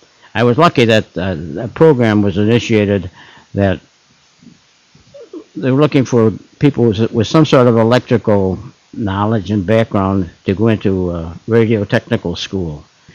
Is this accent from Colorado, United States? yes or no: no; Chicago, Illinois, United States; I was born in Chicago, Illinois, December 27th, 1922, and lived all of my premarital life in Austin, the west side of Chicago